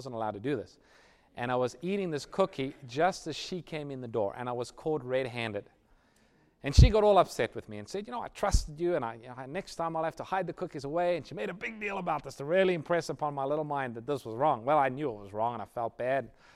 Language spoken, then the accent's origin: English; South Africa; Growing up in South Africa, we spent some time as missionaries in a place called Swaziland.